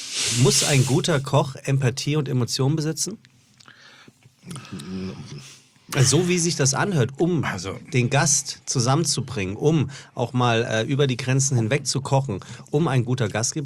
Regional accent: Frankfurt, Hesse, Germany; Also ich bin Frankfurter, das kommt dann aber noch raus.

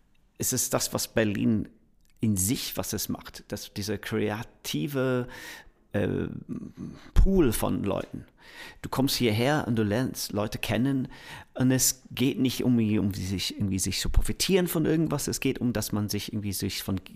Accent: Manchester, North West England, United Kingdom; German is a second language; Also ich komme aus Manchester. Manchester ist bekannt als Musikstadt.

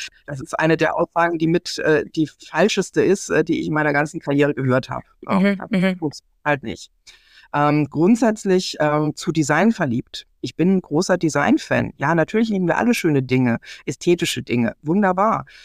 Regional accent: Baden-Württemberg, Germany; Ich bin im Schwarzwald aufgewachsen

